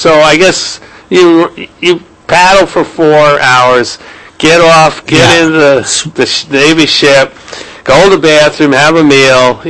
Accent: France; English is a second language; moved away; I came from France, but they accepted me and allowed me to share this with them.

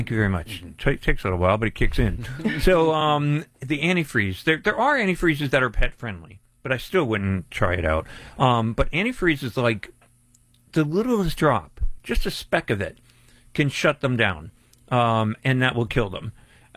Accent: Pennsylvania, United States; I mean, I grew up a kid in Pennsylvania with a dog and a cat, and we used to breed beagles.

